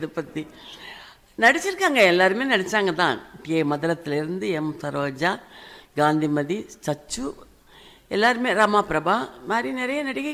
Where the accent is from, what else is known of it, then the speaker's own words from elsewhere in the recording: Pallathur, Tamil Nadu, India; also born or lived in Rajamannargudi; நான் செட்டிநாட்டில் வளர்ந்தவன், பிறந்தது ராஜமன்னார்குடி, நான் வளர்ந்தது பூரா செட்டிநாட்டில் உள்ள பள்ளத்தூருங்கிற ஊரில் தான்.